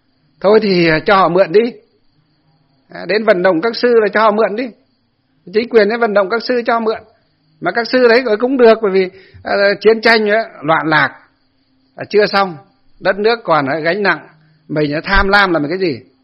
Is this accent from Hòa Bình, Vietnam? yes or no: yes; Ba Hàng Đồi, Hòa Bình, Vietnam; dọc từ trên sân Tây xuống dưới quê tôi Ba Hàng Đồi